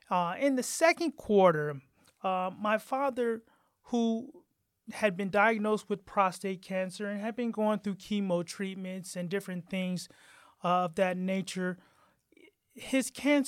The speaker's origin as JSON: {"language": "English", "town": "Toledo", "region": "Ohio", "country": "United States", "tie": "born or raised there", "also_born_or_lived": "Atlanta, Georgia", "said": "I was born and raised here in the Toledo area. I went to high school at St. Francis de Sales and then moved away from the area to pursue college and ended up getting married and lived in the South for a number of years in Atlanta"}